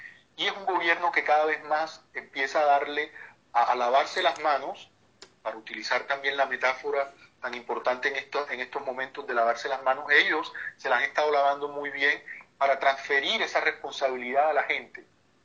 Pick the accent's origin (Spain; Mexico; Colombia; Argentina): Colombia; yo soy de Colombia